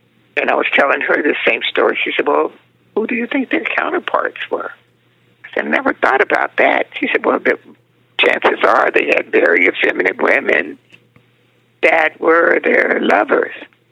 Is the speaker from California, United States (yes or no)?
yes; San Diego, California, United States; And then when I graduated from high school, I came up from San Diego to LA to go to UCLA.